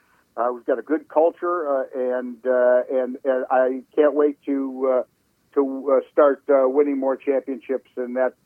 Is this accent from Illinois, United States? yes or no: yes; Chicago, Illinois, United States; also born or lived in Phoenix; I'm from Chicago. I was born and raised in Chicago, and, kind of a baseball nomad.